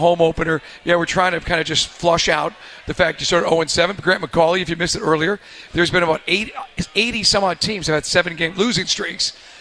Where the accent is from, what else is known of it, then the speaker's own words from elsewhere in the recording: New York, United States; But growing up in New York, so happened we had season tickets.